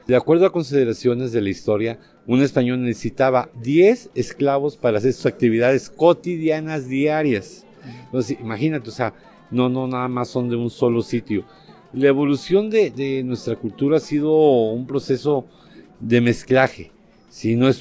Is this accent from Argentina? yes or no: no; Tamiagua, Veracruz, Mexico; soy de Tamiagua, Veracruz, soy parte del colectivo Afrotamiagua AC.